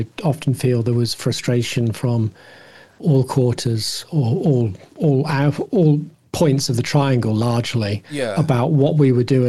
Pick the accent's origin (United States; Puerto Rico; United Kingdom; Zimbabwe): United Kingdom